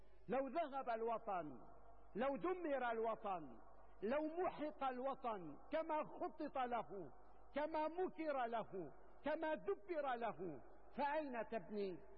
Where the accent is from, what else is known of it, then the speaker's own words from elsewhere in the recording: Syria; ونحن اليوم كسوريين نحمل البندقية في يد والمعول في يد